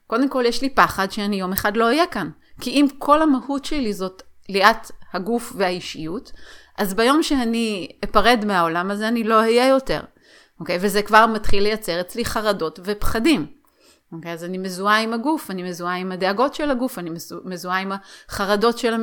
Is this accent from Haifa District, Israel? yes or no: yes; Haifa, Haifa District, Israel; born there; אני אישה, אני יהודיה, נולדתי בישראל, כל מיני מאפיינים שמאפיינים את הדמות הזו שאותה נשמה שלי בחרה לחוות. הנשמה שלי היא לא … הנשמה שלי היא לא נולדה בחיפה